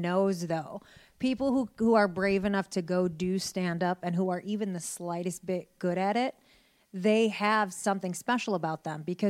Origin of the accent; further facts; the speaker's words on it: Detroit, Michigan, United States; I was born in Detroit, Michigan.